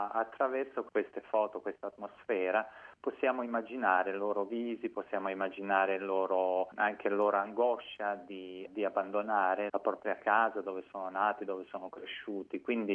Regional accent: Croatia; born there; io sono nato in Croazia e poi, tra l'altro, ho lavorato per 10 anni in una piccola isola vicino a Zara, in Croazia

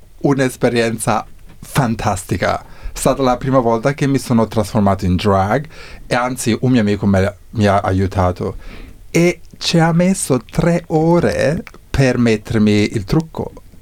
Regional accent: Brescia, Lombardy, Italy; also born or lived in Ascoli Piceno; now in London, United Kingdom; Esatto, nato a Brescia, 100% bresciano.

